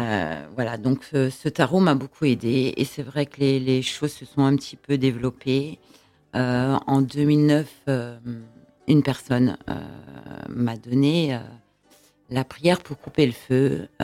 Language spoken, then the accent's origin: French; Dijon, Bourgogne-Franche-Comté, France; also born or lived in Paris; now in Normandy, France; Non, je ne suis pas normande, à la base dijonnaise.